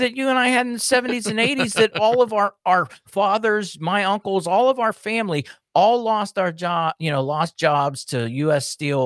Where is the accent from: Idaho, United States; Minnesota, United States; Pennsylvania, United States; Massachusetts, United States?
Pennsylvania, United States; Pittsburgh; all of the area where we grew up around Pittsburgh, you know, all those mills, they're all gone.